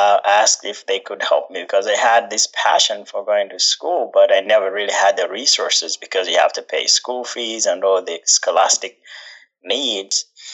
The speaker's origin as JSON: {"language": "English", "country": "Uganda", "tie": "born or raised there", "said": "I was born and raised in Uganda."}